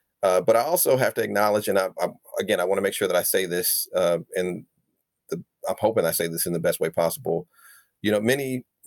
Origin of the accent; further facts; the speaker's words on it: St. Louis, Missouri, United States; I'm a Black male, which means that I have a very particular experience growing up in St. Louis.